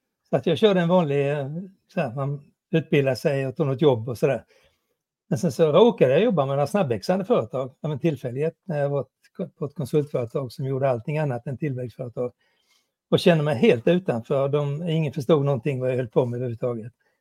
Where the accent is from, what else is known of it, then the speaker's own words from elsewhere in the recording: Småland, Sweden; Ja, jag kommer från Småland, om det är en tillgång eller en belastning kan man ju avgöra själv.